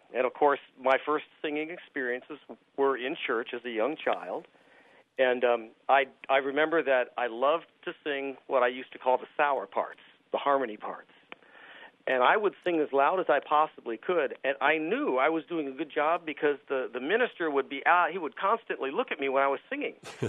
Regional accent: Hammond, Indiana, United States; born there; also born or lived in Pittsburgh, Pennsylvania / Hamilton, Ohio / Flint, Michigan / New Castle, Pennsylvania; I was born in Hammond, Indiana, although my folks lived in Paxton before I was born, here in Illinois. Then we moved to Pittsburgh, Pennsylvania, Hamilton, Ohio, Flint, Michigan, Newcastle, Pennsylvania, Rochester, New York, Buffalo, New York

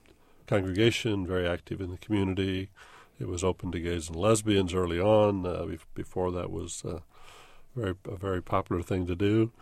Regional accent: Urbana, Illinois, United States; Well, the last part is easy. I was born here. I was born in Urbana years ago in Carl's Hospital. And in fact, my father was born in Champaign-Urbana.

